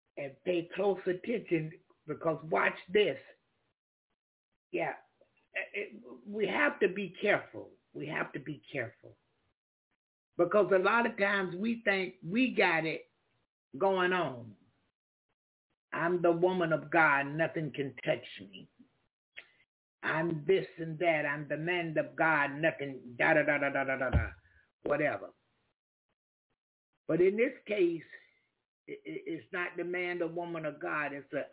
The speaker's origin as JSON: {"language": "English", "region": "Florida", "country": "United States", "tie": "born there", "said": "I was born in Florida."}